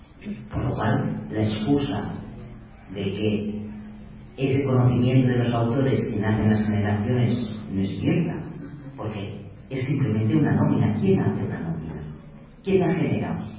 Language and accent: Spanish; Catalonia, Spain; como yo soy catalana, era el pintor catalán.